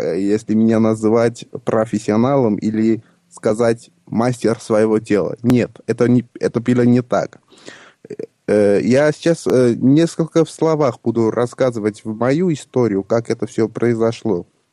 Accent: Armenia; я из Армении

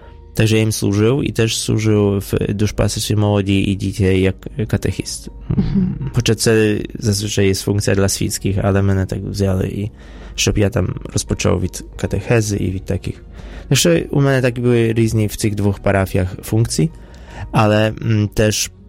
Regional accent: Poland; А я знаю польську мову, бо я з Польщі

